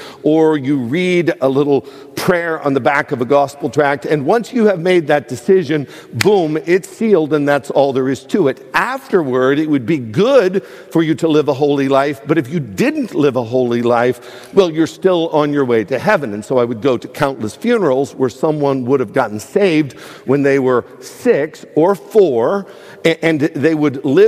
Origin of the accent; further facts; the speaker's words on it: DuBois, Pennsylvania, United States; I was raised in a small Christian and Missionary Alliance church in my hometown of Dubois, Pennsylvania.